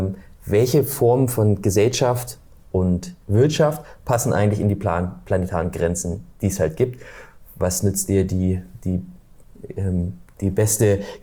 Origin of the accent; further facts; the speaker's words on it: Thuringia, Germany; wir sind ja aus dem Osten in Thüringen